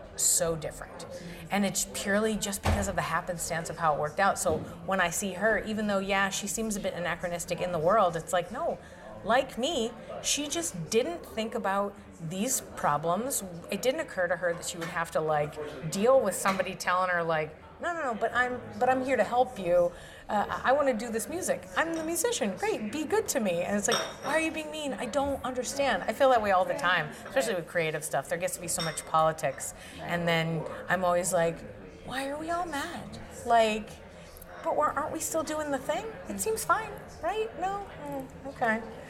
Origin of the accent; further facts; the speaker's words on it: Boston, Massachusetts, United States; now in Texas, United States; Like, I'm from Boston, so I'm a little rougher.